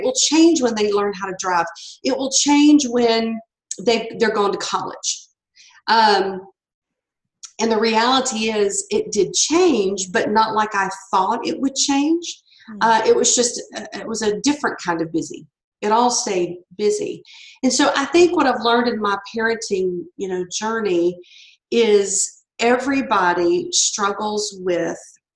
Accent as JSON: {"language": "English", "region": "Louisiana", "country": "United States", "accent": "Louisiana", "lives_now": "Port Huron, United States", "said": "deep, deep Louisiana roots. So if you hear a little bit of an accent, that's where it's from, because I am not a Midwesterner."}